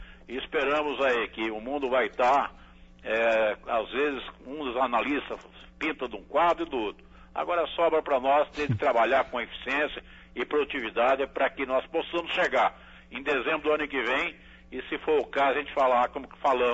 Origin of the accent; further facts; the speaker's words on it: Paraná, Brazil; E isso nós temos de ter aqui como brasileiros, né, e paranaenses